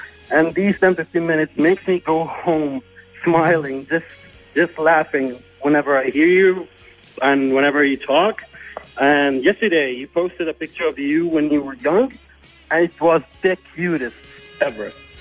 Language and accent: English; Egypt; From Egypt.